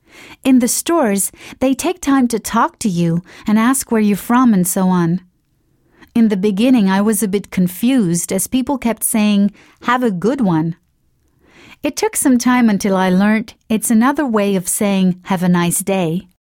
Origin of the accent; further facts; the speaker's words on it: Norway; English is a second language; now in United States; Seeing my home country from the outside and with American eyes has given me a different perspective on life. I see how small Norway is compared to the rest of the world.